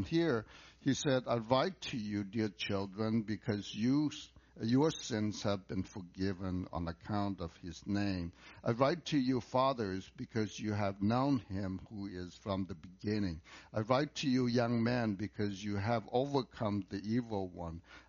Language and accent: English; Laos; now in United States; how we grew up back in Laos